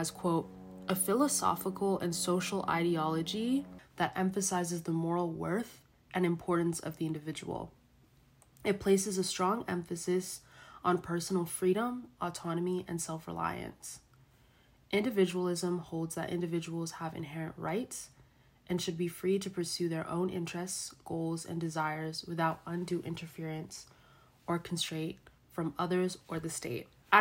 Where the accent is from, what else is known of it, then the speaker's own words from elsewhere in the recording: Mauritania; because being Mauritanian American, I exist in the intersection and I kind of see the pros and cons of both.